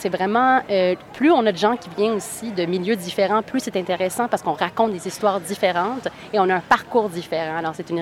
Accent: Laval, Quebec, Canada; now in Toronto, Canada; moi, je viens de Laval, donc juste au nord de Montréal. Et puis, je suis venue à Toronto pour faire le conservatoire d'art dramatique de Second City. Et puis, j'y suis depuis bientôt 6 ans.

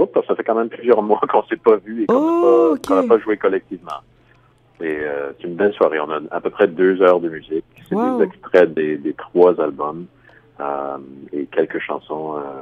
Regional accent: Ontario, Canada; j'ai vécu un éveil culturel en tant que franco-ontarien

